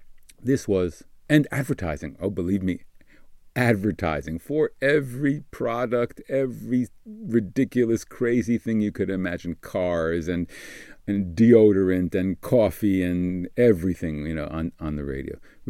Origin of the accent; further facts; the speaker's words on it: United States; grew up in America, when I grew up in America, from 1955 to 1970 as a kid, you know, from the age 5 till age 20